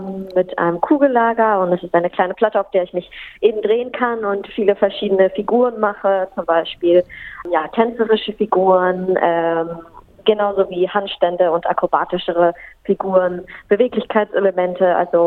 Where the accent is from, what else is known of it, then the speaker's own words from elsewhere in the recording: Germany; ich komme aus Deutschland, ich bin 29 Jahre alt